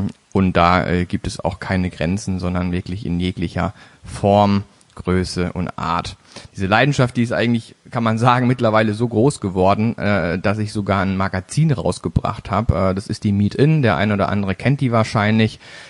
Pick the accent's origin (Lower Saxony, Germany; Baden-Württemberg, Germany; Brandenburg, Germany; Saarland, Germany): Baden-Württemberg, Germany; Baden-Baden; born there; geboren 31.01.1985 in Baden-Baden, einem kleinen Dorf in der Nähe von Baden-Baden, und zwar komme ich also somit aus dem Süden Deutschlands.